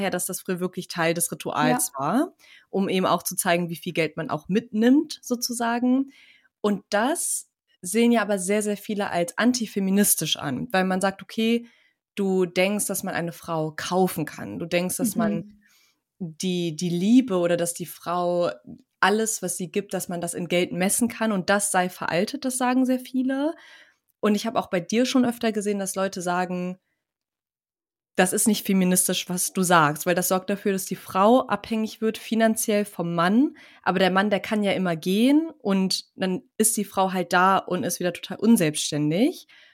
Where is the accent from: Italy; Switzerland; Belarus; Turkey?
Turkey; ich bin ja Türkin